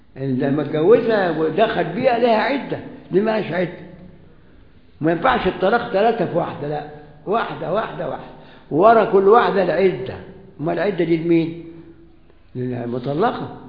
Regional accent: Egypt; عندنا في مصر ناس بيضربوا الطوب بعضهم بعض

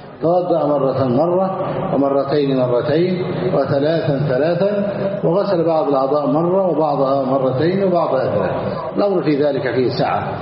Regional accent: Egypt; أهل بلدنا مصر

